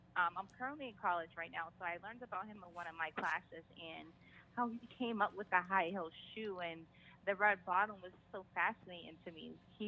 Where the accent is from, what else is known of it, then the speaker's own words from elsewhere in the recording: Louisiana, United States; now in Boston, United States; I am originally from Boston. I was born here in Boston, but I spent most of my childhood in Louisiana. So... from both places, Boston, Louisiana area.